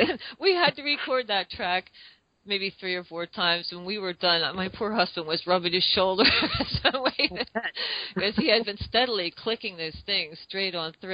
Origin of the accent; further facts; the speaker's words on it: United States; But we're actually American citizens, American mutts, really.